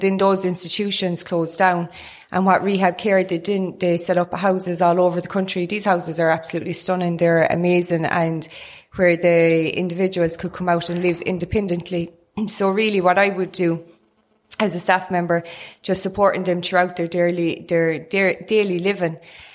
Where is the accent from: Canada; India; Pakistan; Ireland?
Ireland; Newcastle West, Munster; I'm from Newcastle West.